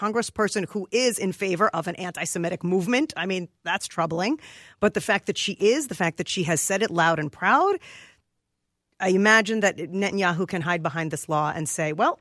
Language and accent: English; United States; I am a massive supporter of Israel as an American Jew. I am a Zionist.